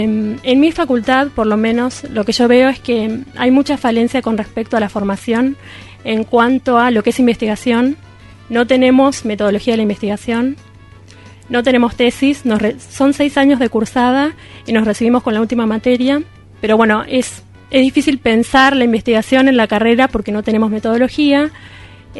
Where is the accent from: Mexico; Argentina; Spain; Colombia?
Argentina; La Plata, Buenos Aires Province; soy de La Plata, tengo 26 años